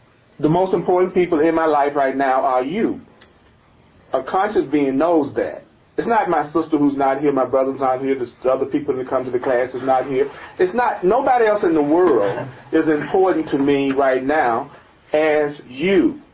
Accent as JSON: {"language": "English", "region": "the South", "country": "United States", "tie": "born or raised there", "said": "And so, you know, growing up in the South, a nigga was such a charged word."}